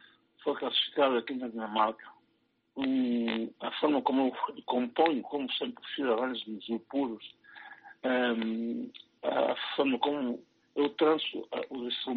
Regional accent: Island of Mozambique, Nampula, Mozambique; onde eu venho, sou paciente, Ilha de Moçambique, concretamente, onde cresci, em Moçambique, onde nasci.

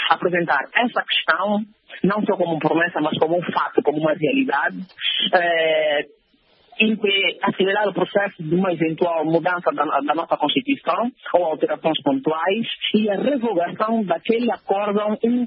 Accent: Angola; Nós somos angolanos em qualquer parte do mundo onde formos acolhidos

